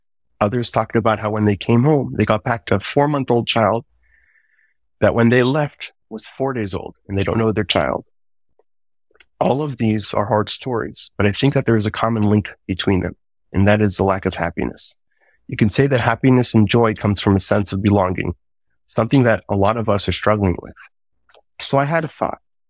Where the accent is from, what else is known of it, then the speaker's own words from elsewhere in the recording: Pittsburgh, Pennsylvania, United States; I am from Pittsburgh. My family has been here since 1916.